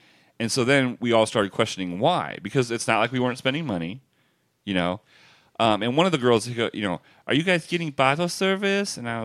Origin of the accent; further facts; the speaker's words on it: Illinois, United States; I said, oh, I'm from Illinois. We're not supposed, we aren't allowed to touch strippers.